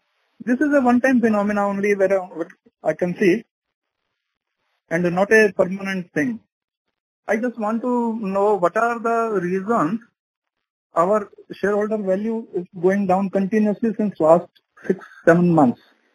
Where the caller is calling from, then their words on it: New Delhi, Delhi, India; I'm calling from New Delhi.